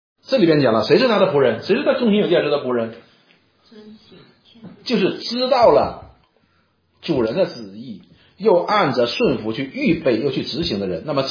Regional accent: China; 我说我们中国人讲叫什么，不求无功但求无过，我们中国人是这样的

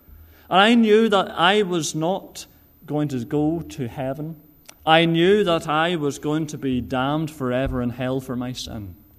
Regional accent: Rutherglen, Scotland, United Kingdom; I don't sound like I'm from Lisburn, which is my home congregation. But I grew up on the mainland in Scotland, where my father … is the minister of our church in Rutherglen in Glasgow.

